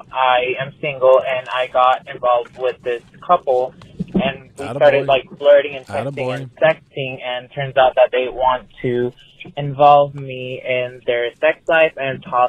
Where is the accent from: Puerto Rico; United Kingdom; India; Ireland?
Puerto Rico; I'm from Puerto Rico